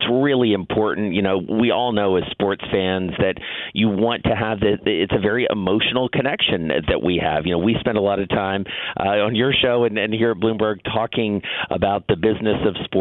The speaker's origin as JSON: {"language": "English", "town": "Atlanta", "region": "Georgia", "country": "United States", "tie": "born or raised there", "lives_now": "New York, United States", "said": "as we have here in New York, and I grew up in Atlanta."}